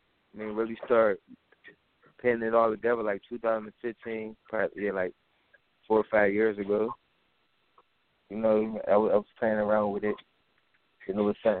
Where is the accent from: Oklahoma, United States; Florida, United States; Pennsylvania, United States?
Pennsylvania, United States; Pittsburgh; now in Atlanta, United States; I'm in Atlanta. I'm calling from Atlanta. I'm a Pittsburgh rapper, though.